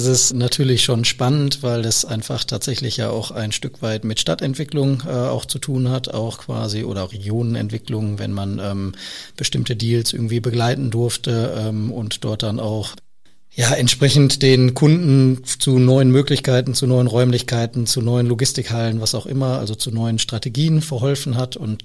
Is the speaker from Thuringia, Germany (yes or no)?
no; Essen, North Rhine-Westphalia, Germany; Ich komme aus Essen, bin in Essen geboren, aufgewachsen und lebe immer noch in Essen. Ich schätze das Ruhrgebiet sehr, bin sehr heimatverbunden